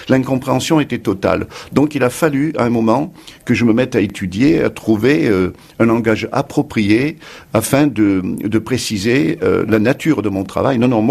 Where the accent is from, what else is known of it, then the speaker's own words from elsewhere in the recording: Nice, Provence-Alpes-Côte d'Azur, France; accent: Midi; je suis parti aux États-Unis à l'âge de 24 ans. La deuxième, c'est que j'arrivais de Nice, un peu provincial, et que lorsque j'étais à Paris, avec mon accent du Midi